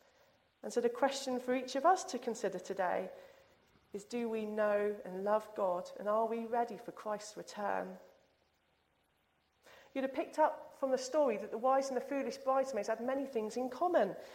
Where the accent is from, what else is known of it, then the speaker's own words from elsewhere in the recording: South West England, United Kingdom; born there; I can't actually do a Cornish accent, but there we go. And I was born in Cornwall as well